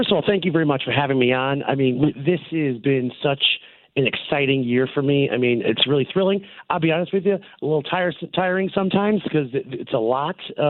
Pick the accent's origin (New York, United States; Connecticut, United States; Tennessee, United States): Connecticut, United States; Bridgeport; We grew up on Park off of Park Avenue in Bridgeport.